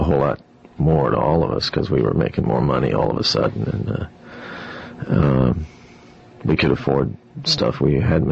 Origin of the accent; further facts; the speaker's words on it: Fort Benning, Georgia, United States; born there; I was born in Fort Benning, Georgia. My father was in the army.